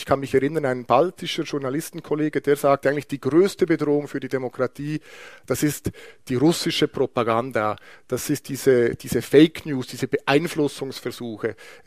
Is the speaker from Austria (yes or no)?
no; Bern, Switzerland; Ich bin ja Berner, ich bin hier aufgewachsen